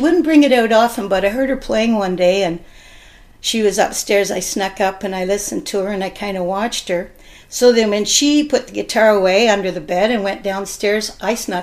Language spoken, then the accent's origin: English; Brodhagen, Ontario, Canada; also born or lived in Seaforth / Dublin; I grew up from 1 to 10 years old, or from baby to 10 years old, yep, in Dublin, Ontario, right on Number 8 Highway. And then from age 10 to 17, I grew up in Broadhagen.